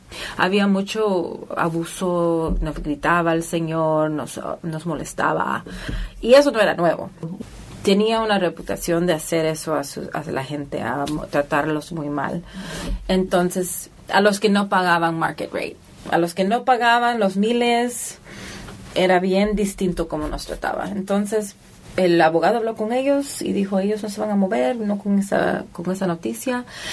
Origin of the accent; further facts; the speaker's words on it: Los Angeles, California, United States; moved away; yo vivía en Los Ángeles, ¿verdad? En Hollywood, que nací en Hollywood, ¿verdad?